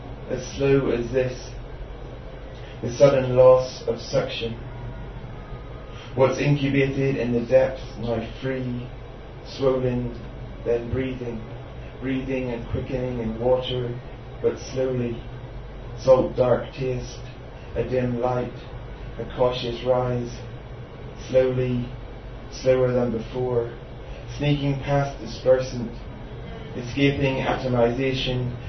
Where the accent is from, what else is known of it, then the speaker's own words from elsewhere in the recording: Northern Ireland, United Kingdom; where I grew up in Northampton, near the Giant's Causeway